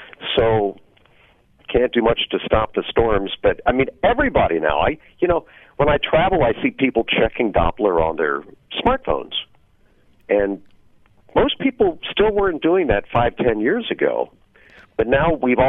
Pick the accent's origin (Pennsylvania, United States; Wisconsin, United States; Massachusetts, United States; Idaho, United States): Pennsylvania, United States; I had never been to the Twin Cities before. I grew up in Pennsylvania